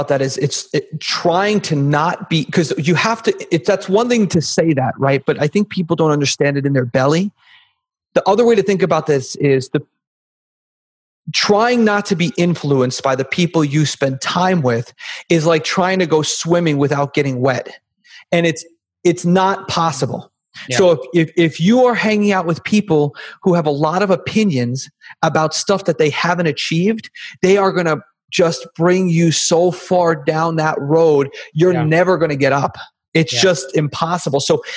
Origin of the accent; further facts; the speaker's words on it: New York, United States; Bro, I'm from New York. I drive back and forth from Florida all the time.